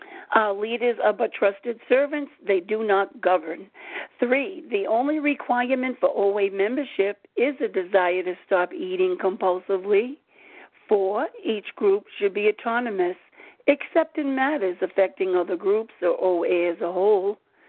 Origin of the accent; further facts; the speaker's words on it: Rhode Island, United States; I am from Rhode Island, and I am recovered in Rhode Island.